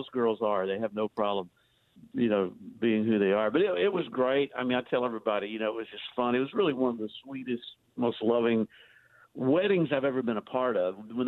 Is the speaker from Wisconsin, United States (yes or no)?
no; Texas, United States; And I do have property in Texas. So, yes, I'm still a Texan.